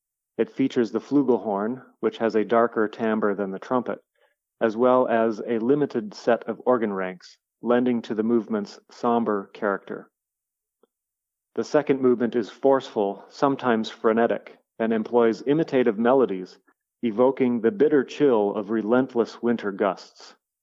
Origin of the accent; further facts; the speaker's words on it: Frost, Minnesota, United States; my hometown is Frost, Minnes